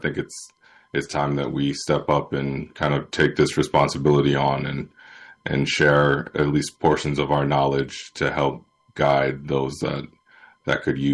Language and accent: English; Mashantucket, Connecticut, United States; I'm from Mashantucket